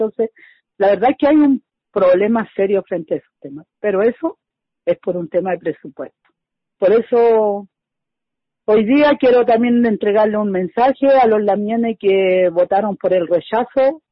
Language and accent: Spanish; Purén, Araucanía, Chile; yo soy de Purén, estoy aquí en Purén, o sea, no en la ciudad, sino en la comunidad.